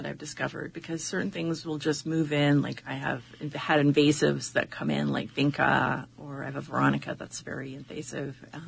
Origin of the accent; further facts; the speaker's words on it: British Columbia, Canada; I'm from Vancouver Island area, and it's so different here.